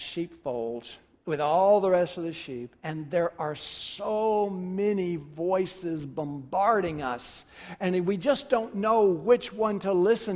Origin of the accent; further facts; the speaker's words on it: Memphis, Tennessee, United States; The world that I grew up in Memphis, Tennessee, we never locked our doors.